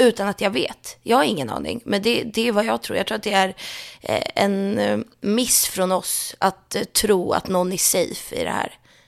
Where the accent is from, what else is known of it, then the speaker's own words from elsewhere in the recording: Sweden; now in North America; för det är många svenskar som pratar om det här hemma i Sverige, här borta i Nordamerika.